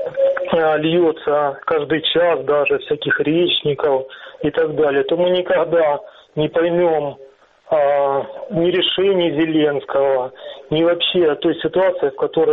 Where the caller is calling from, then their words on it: Donetsk Oblast, Ukraine; Здравствуйте, я из Донецкой области.